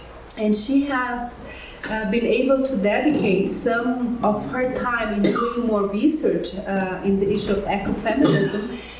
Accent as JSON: {"language": "English", "country": "Brazil", "said": "I'm from Brazil. I'm a Lutheran pastor."}